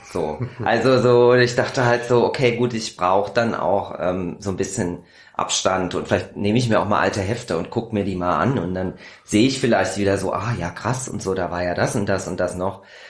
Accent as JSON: {"language": "German", "region": "Hesse", "country": "Germany", "tie": "born or raised there", "said": "von einer Person aus Nordhessen, tatsächlich aus meiner Heimat"}